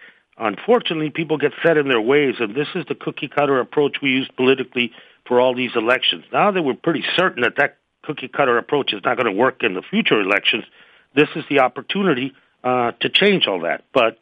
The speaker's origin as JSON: {"language": "English", "town": "Tucson", "region": "Arizona", "country": "United States", "tie": "born or raised there", "said": "as we saw in my hometown of Tucson, 15,000 people from all the rich variety of people that we have in our country"}